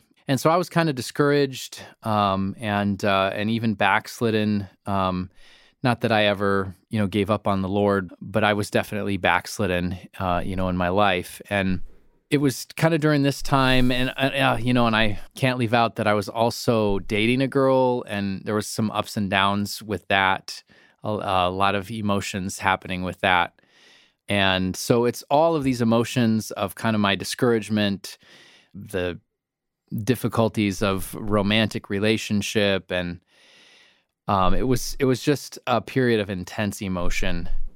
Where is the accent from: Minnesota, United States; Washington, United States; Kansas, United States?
Minnesota, United States; So I grew up in Minnesota, which is kind of in the northern central United States, colder state.